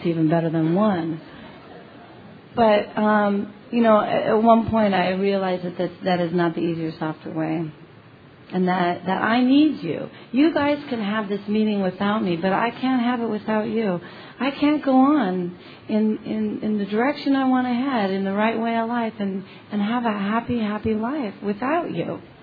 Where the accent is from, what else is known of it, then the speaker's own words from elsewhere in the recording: Oregon, United States; now in Arizona, United States; I come from Oregon, let me tell you how we do it.